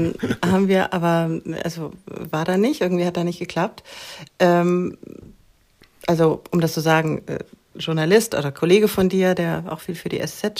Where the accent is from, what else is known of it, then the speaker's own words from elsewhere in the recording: Bavaria, Germany; ich bin zwar in Franken geboren und aufgewachsen